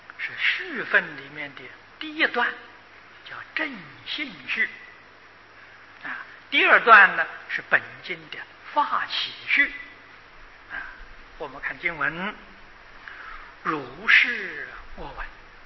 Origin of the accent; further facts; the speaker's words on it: China; 这个是 我们中国人也很了不起啊